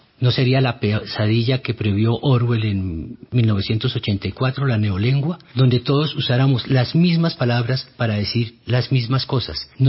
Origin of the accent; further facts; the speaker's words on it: Colombia; Yo creo que nosotros ahora, como colombianos y las telenovelas colombianas que se ven tanto, estamos influyendo en el lenguaje de otros países